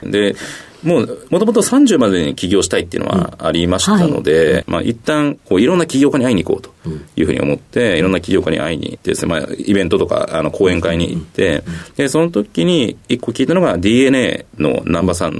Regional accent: Saku, Nagano, Japan; 長野県の佐久市というところ出身でございます。

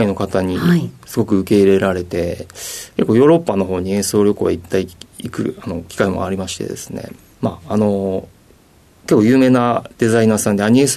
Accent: Takasaki, Gunma, Japan; はい、出身は群馬県の高崎市ですね、はい、

